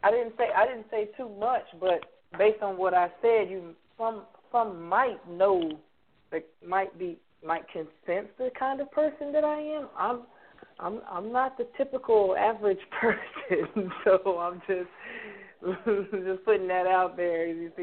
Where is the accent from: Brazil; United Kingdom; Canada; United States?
United States; Brooklyn, New York; No, I'm from Brooklyn.